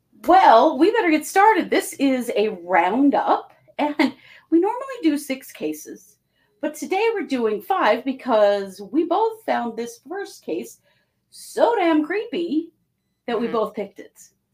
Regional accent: Idaho, United States; We're not happy if we're not bitching about the weather because we're from Idaho.

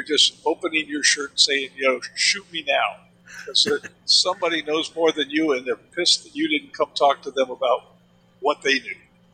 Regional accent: Germany; I grew up in Germany

